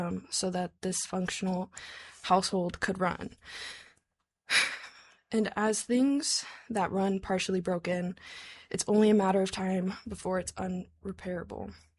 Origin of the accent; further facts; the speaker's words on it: Anchorage, Alaska, United States; from Anchorage, and I'm in support of House Bill 157.